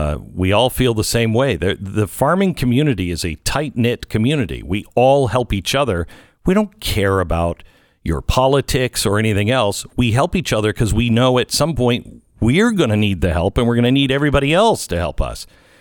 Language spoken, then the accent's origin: English; Pacific Northwest, United States; I grew up in the Pacific Northwest and, you know, we had Asians were our neighbors and friends